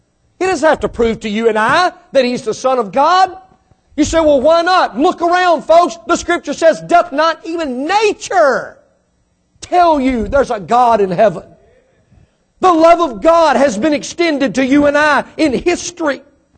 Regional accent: Mississippi, United States; Come on, give me a break. I'm from Mississippi.

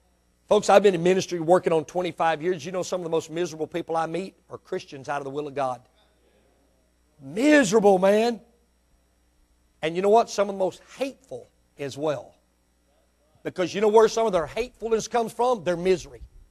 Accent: United States; I am an American, and we have lived and fared sumptuously for years and years and years.

